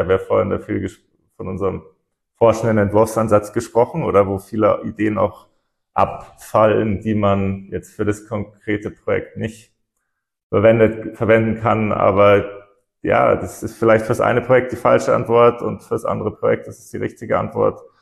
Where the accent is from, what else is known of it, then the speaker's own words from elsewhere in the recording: Munich, Bavaria, Germany; Felix und ich sind ja in München aufgewachsen oder ich bin ganz in München aufgewachsen.